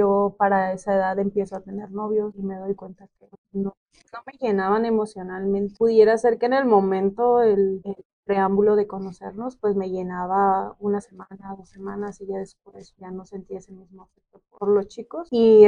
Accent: Tijuana, Baja California, Mexico; born there; Actualmente tengo 31 años, soy nacida en Tijuana y radico aquí en Tijuana.

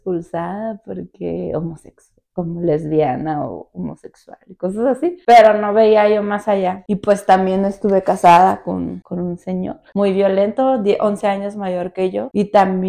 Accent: Tijuana, Baja California, Mexico; also born or lived in Chihuahua, Mexico; Pues yo nací en Chihuahua, Chihuahua, solo que pues se podría decir que soy una chihuahuita tijuanera, porque pues llegué aquí siendo bebé de un año, yo creo.

